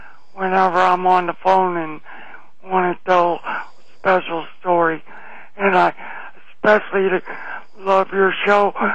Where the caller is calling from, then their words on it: St. Charles, United States; from St. Charles.